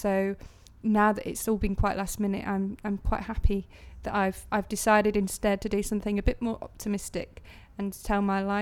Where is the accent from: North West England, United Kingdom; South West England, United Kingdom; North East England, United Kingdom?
North West England, United Kingdom; Preston; now in London, United Kingdom; I'm 26 years old and I'm originally from Preston in Lancashire, but currently living in London and have been for the past 2 years.